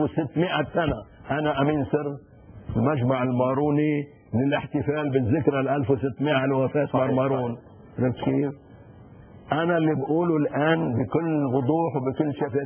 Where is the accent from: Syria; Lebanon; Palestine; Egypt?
Lebanon; ونحن عم بحكي الآن نحن وكثير أحسن منا كلبنانيين والموارد بشكل خاص إنه نحن نعتبر لبنان رمز تاريخي لنا